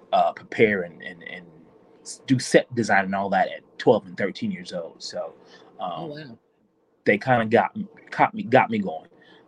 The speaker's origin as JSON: {"language": "English", "town": "Los Angeles", "region": "California", "country": "United States", "tie": "born or raised there", "said": "So my hometown and where I reside now is Los Angeles, California. I am born and raised. I was born in Hollywood, California. Grew up in South Central"}